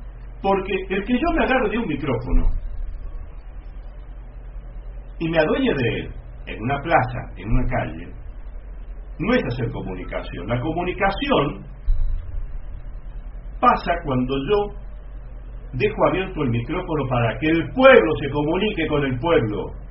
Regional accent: Estancia Vieja, Córdoba, Argentina; En mi pueblo, en Estancia Vieja, han puesto dos radios

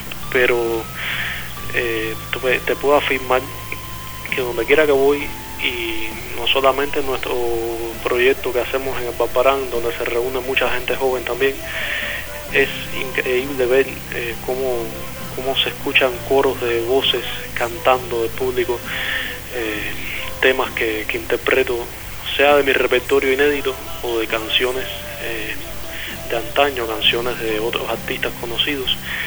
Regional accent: Cuba; porque a mí todo me gusta hacerlo aquí en mi Cuba, todo me gusta hacerlo en mi país.

